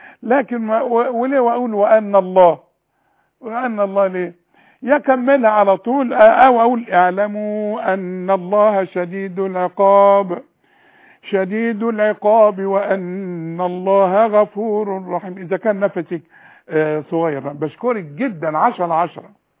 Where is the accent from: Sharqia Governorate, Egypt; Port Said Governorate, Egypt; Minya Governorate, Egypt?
Sharqia Governorate, Egypt; أنا برضو من الشرقية.